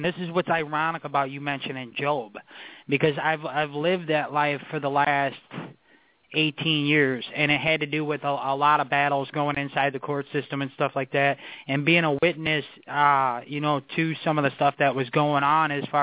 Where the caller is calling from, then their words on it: Ottawa, Illinois, United States; Okay, I'm calling from Ottawa, Illinois.